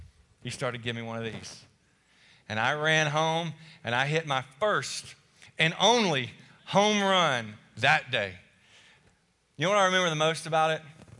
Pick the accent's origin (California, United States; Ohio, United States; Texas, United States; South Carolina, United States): South Carolina, United States; Barnwell; I'm also from South Carolina, another small town, Barnwell, South Carolina, and grew up in a similar sort of home where all my family lived in the same area